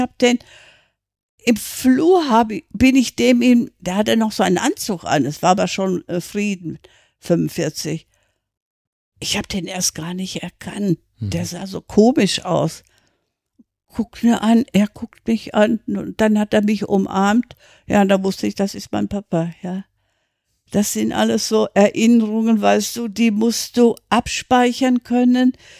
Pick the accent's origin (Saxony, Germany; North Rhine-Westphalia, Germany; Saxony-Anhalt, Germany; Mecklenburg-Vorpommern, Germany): North Rhine-Westphalia, Germany; Dortmund; also born or lived in Haslach im Kinzigtal, Black Forest; es war eine schöne Zeit, wo ich als Kind im Schwarzwald war. Ja. Und nach Beendigung des Krieges sind wir in einen Waggon gekommen, sind 4 Wochen von Haslach im Kinzigtal nach Dortmund, haben wir 4 Wochen gebraucht.